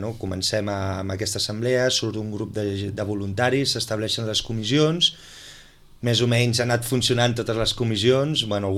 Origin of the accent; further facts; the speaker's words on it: Catalonia, Spain; El que realment és el que volem ser com a catalans